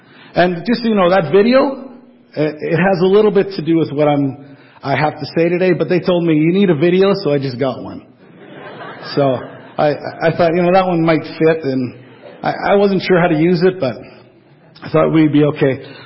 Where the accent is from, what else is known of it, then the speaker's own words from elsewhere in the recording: Saskatchewan, Canada; I'm from Saskatchewan.